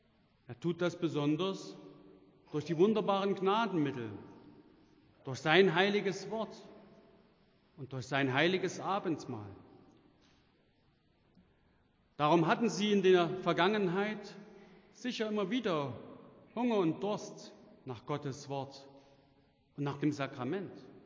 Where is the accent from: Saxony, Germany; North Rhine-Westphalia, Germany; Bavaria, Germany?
Saxony, Germany; Dresden; Noch in den 60er und 70er Jahren prägten viele Ruinen meine Heimatstadt.